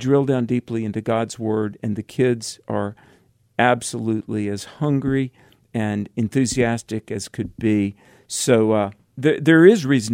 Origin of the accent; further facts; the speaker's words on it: North Carolina, United States; It's a renowned Baptist college in North Carolina, my home state